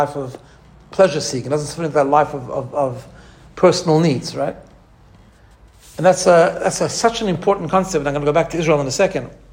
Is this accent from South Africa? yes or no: yes; Johannesburg, Gauteng, South Africa; when I grew up in Johannesburg, he lived around the corner.